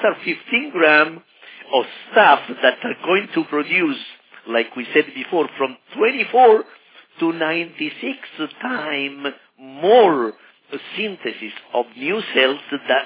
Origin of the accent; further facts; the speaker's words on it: Italy; you know that I'm from Italy.